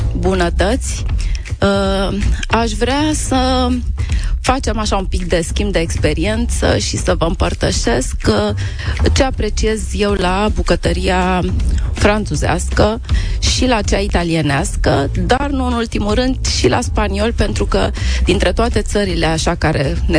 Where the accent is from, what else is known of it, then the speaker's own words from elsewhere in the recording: Romania; dacă noi ca români pronunțăm ceafă de porc la grătar